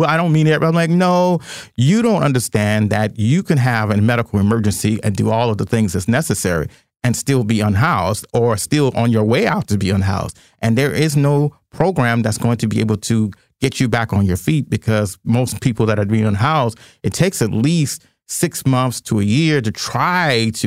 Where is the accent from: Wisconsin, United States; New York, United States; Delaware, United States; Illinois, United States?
Illinois, United States; Chicago; I'm very disappointed about California. I'm from Chicago, and we still have so many soul food spots then